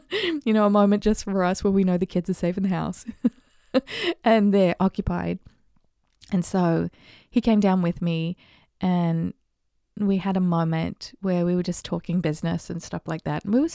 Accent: New Zealand; born there; I was born in New Zealand, which is on the other side of the world near Australia

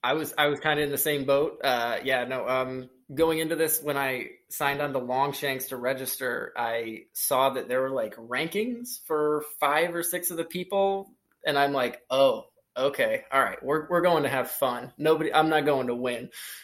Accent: Kalamazoo, Michigan, United States; I'm from Kalamazoo.

